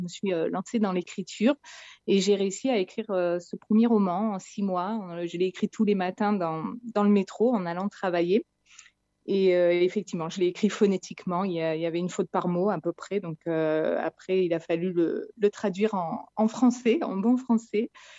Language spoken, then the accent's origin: French; Montluçon, Auvergne-Rhône-Alpes, France; also born or lived in Clermont-Ferrand; comme je viens d'Auvergne, j'ai grandi à Montluçon et à Clermont.